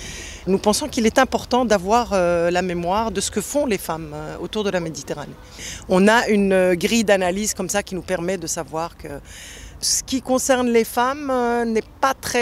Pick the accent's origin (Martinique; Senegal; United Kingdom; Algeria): Algeria; now in France; Je suis partie d'Algérie en 94 quand il y avait, c'était la décennie noire, c'était en 94, et puis je suis arrivée en France pour quelques temps, et voilà, et j'y suis depuis 20 ans.